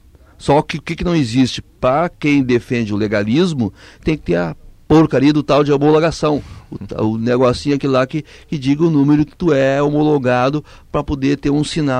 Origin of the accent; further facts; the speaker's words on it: Porto Alegre, Rio Grande do Sul, Brazil; Nós somos de Porto Alegre.